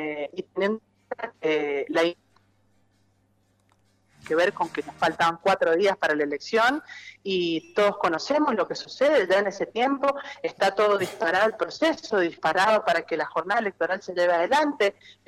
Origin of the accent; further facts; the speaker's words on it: Argentina; como argentinos